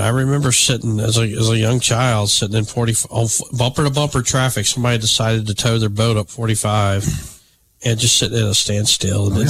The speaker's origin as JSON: {"language": "English", "town": "Birmingham", "region": "Alabama", "country": "United States", "tie": "born or raised there", "said": "growing up in Birmingham, and, like, how many times are we going to fix I-20-59"}